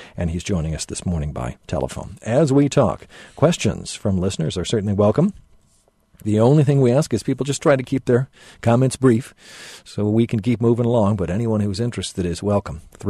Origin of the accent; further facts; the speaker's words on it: Chicago, Illinois, United States; I grew up in the Chicago area and resonated with a lot of this.